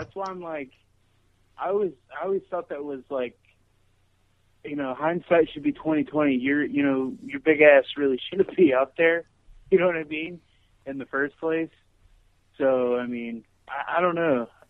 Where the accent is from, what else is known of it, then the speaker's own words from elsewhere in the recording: New York, United States; I'm from New York, so due to the Army and my dad being in the military, you know, kind of, you know, Army brat and stuff like that.